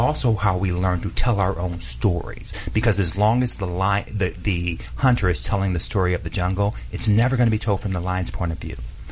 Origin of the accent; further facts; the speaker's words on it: Detroit, Michigan, United States; Because part of what community access's power was when I grew up in Detroit, you know this, Darlene, I would watch Homie Young just cuss out city council.